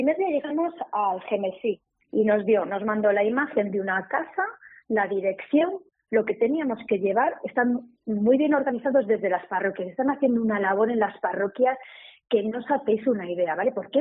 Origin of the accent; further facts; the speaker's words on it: Valladolid, Castile and León, Spain; mire, somos de Valladolid